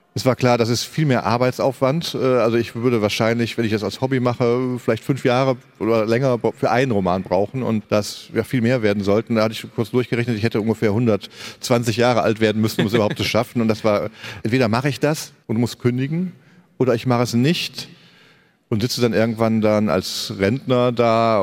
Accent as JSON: {"language": "German", "town": "Wipperfürth", "region": "North Rhine-Westphalia", "country": "Germany", "said": "obwohl es in meiner alten Heimat war, Wipperfürth, da komme ich auch her"}